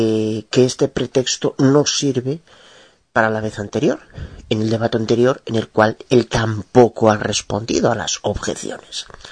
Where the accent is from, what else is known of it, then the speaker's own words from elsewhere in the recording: Galicia, Spain; de Galicia, España.